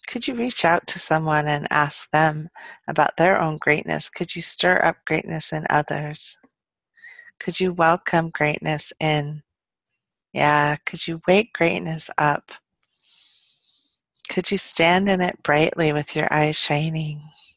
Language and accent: English; Palo Alto, California, United States; I grew up in Palo Alto, California